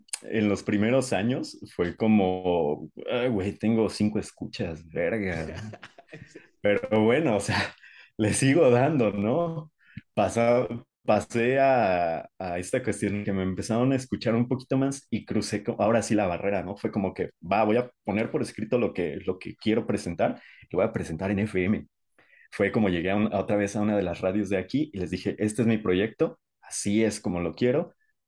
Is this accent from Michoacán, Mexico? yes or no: yes; Paracho, Michoacán, Mexico; En mi pueblo, aquí en Paracho, no había nada de cuestiones de metal, de rock en la radio